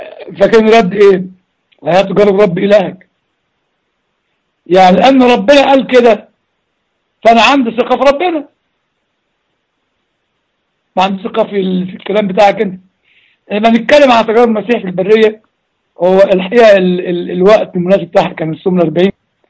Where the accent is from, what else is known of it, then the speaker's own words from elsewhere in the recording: Upper Egypt, Egypt; عندنا في الصعيد يقول لك ايه